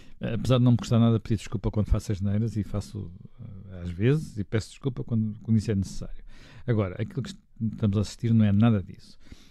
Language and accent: Portuguese; Portugal; sou caucasiano, isso não tenho dúvidas. Portanto, sou suspeito de racismo, até prova em contrário. Portanto, como nasci em Portugal, sou português.